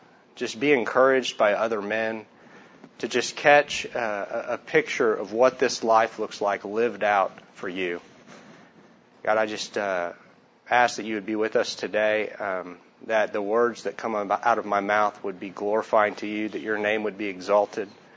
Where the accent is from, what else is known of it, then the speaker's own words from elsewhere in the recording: Plano, Texas, United States; I'm from Plano, Texas.